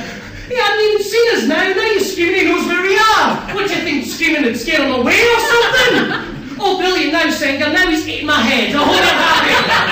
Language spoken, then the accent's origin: English; Irvine, Scotland, United Kingdom; I'm in Glasgow. Aye, so it's nice to be in Glasgow. Because when I'm from Irvine, you see, it's coming to Glasgow, it's like fucking Disneyland to me.